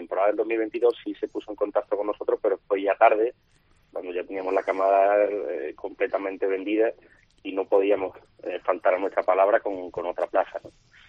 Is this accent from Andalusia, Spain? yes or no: yes; Seville, Andalusia, Spain; Somos una ganadería sevillana, nosotros hemos vivido toda la vida en Sevilla